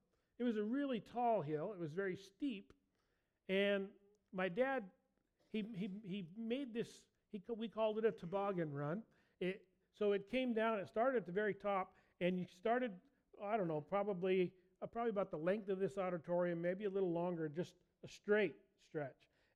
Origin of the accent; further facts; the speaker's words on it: Alaska, United States; You know, the funny thing, growing up in Alaska, one of the things that we really despised was Texans bragging about how wonderful Texas was.